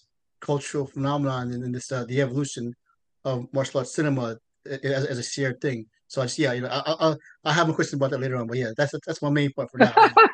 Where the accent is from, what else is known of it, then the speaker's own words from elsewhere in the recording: New York, United States; I'm from New York, so, you know, I'm in the hood watching like Sammo Hung do his great stuff